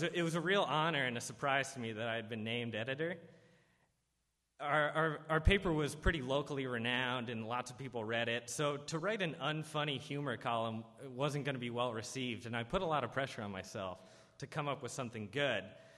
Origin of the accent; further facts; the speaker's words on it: Philadelphia, Pennsylvania, United States; So yeah, as Katie mentioned, I'm from Pennsylvania, and whenever I tell people that, I do so with a great deal of pride